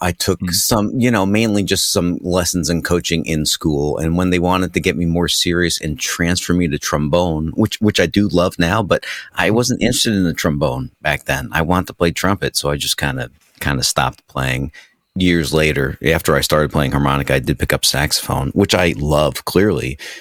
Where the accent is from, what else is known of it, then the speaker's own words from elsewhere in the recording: New Jersey, United States; Yes, born and raised in New Jersey, about a half hour outside of New York City, and about an hour also the other way outside of Philadelphia area.